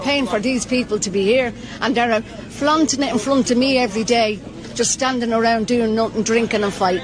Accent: Dublin, Leinster, Ireland; I was born and reared in Dublin.

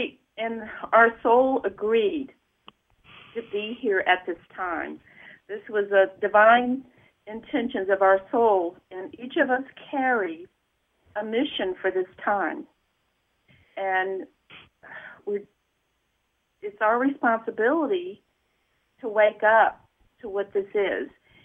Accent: Atlanta, Georgia, United States; now in Santa Fe, United States; I'm from Atlanta, Georgia, you know

